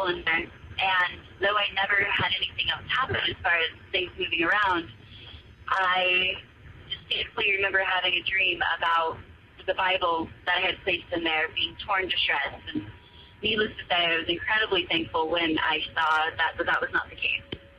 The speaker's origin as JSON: {"language": "English", "region": "California", "country": "United States", "said": "I'm from the High Desert in California."}